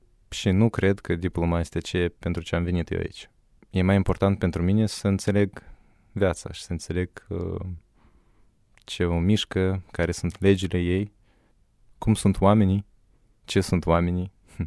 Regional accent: Chișinău, Moldova; now in Iași, Romania; Din Chișinău.

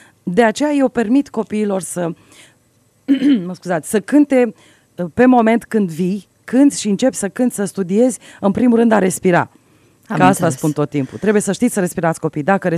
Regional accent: Moldavia, Romania; mai mult folclor moldovenesc, că de aia suntem moldoveni.

